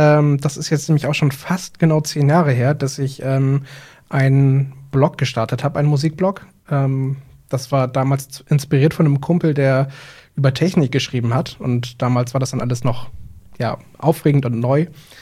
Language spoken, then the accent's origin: German; Cuxhaven, Lower Saxony, Germany; born there; now in Hamburg, Germany; also ich bin in Cuxhaven geboren, aber jetzt seit 5, 6 Jahren wohne ich in Hamburg, also fast der nächstliegenden größeren Stadt neben Bremen.